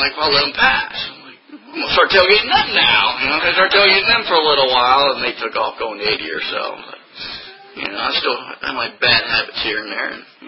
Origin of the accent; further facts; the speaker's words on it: New Jersey, United States; I grew up in New Jersey. I go to New York City.